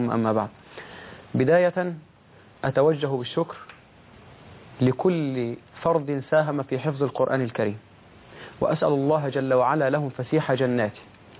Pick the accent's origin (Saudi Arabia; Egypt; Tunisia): Egypt; Al-Qarateen, Giza Governorate; لم يجد في قريتنا، هي تسمى قرية القراطيين بمركز أوسيم محافظة الجيزة، وهي 6 أكتوبر حاليا